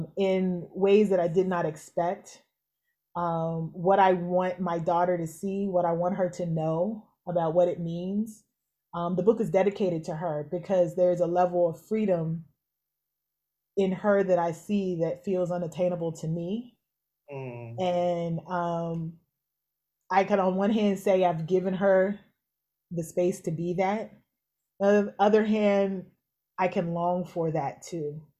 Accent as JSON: {"language": "English", "town": "Louisville", "region": "Kentucky", "country": "United States", "tie": "born or raised there", "said": "I from the age of 11 on, I grew up in the Black Baptist Church in Louisville, Kentucky, right?"}